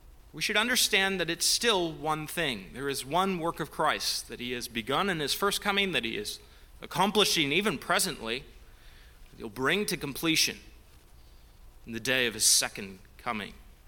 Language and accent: English; British Columbia, Canada; now in United States; I grew up in British Columbia, here in California.